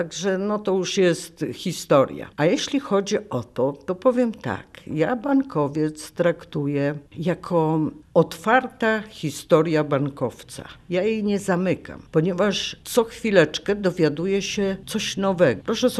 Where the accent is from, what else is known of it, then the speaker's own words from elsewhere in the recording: Gdynia, Pomeranian Voivodeship, Poland; Ojciec miał tu pracę, bo był przedstawicielem jakiejś firmy, która była w Łodzi. I ja się urodziłam tu w Gdyni. Także jestem rodowitą gdynianką. Przyjechali na chwilę rodzice, chcieli zostać jakiś czas, a zostali do końca. Także i ja też zostałam tutaj.